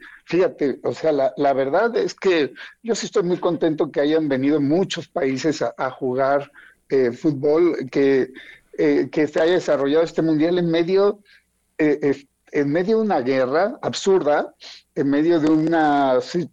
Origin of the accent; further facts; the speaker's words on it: Mexico; nosotros lo tenemos realmente como mexicanos, como mexicanas, en nuestro corazón.